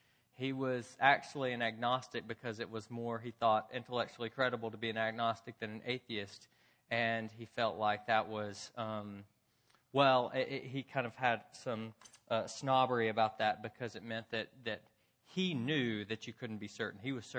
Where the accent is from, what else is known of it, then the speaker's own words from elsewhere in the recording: Memphis, Tennessee, United States; And then I went off to seminary, and slowly as I came back to Memphis, my hometown, to check in with him